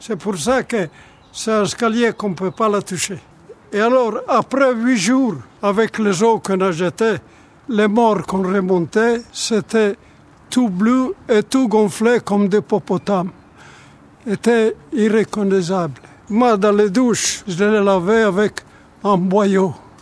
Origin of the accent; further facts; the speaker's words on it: Italy; J'étais en Italie. Je suis venu au monde, je suis italien.